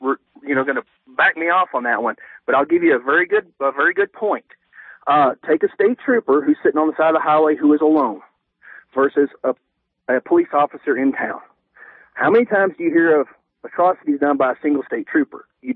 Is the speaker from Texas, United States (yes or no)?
yes; Texas, United States; I'm originally from Texas. Most of my family lives in the Dallas-Fort Worth area.